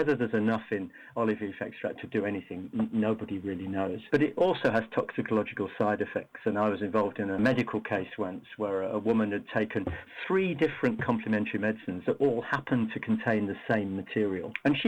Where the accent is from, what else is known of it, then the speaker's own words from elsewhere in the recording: United Kingdom; accent: British; in the UK, as you can tell from my accent, that's where I'm from.